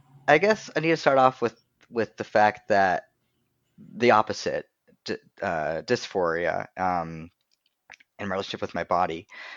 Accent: Boston, Massachusetts, United States; So yes, while I grew up in Boston and grew up in a pretty liberal home environment

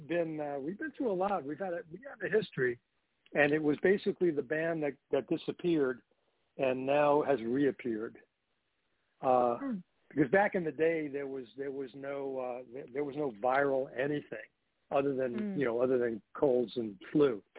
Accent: Brooklyn, New York, United States; And I grew up in Brooklyn, so there's no.

